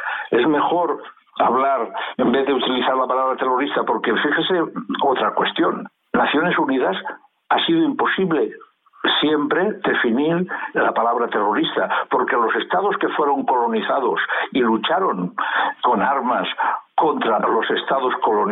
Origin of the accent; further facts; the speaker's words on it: Spain; tanto los maquis como la oposición en mi país, en España, contra el gobierno fascista del general Franco?